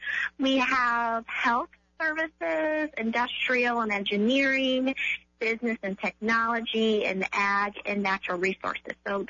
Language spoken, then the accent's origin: English; Rantoul, Illinois, United States; Yes, I am originally from Rantoul. My first job was when I was 14, and I worked at the pool in Rantoul.